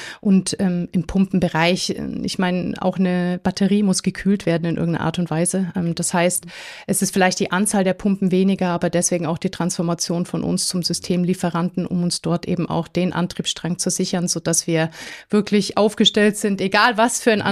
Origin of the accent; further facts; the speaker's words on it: Ingolstadt, Bavaria, Germany; also ich komme ursprünglich aus Ingolstadt